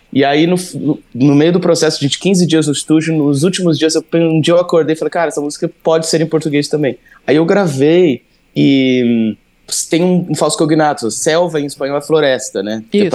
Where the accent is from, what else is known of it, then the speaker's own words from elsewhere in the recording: Cuiabá, Mato Grosso, Brazil; nós somos de Cuiabá, então a gente tá muito mais próximo da Bolívia do que de São Paulo